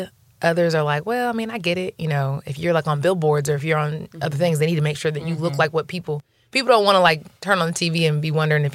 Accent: Chicago, Illinois, United States; also born or lived in Columbia, Missouri / Little Rock, Arkansas; I'm originally from the Chicago area.

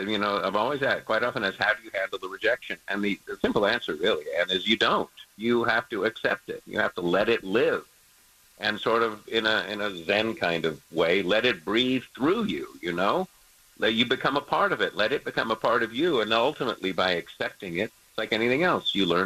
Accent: Palm Springs, California, United States; I grew up in Palm Springs as a kid, and I caddied one year when Chi-Chi Rodriguez was in the group.

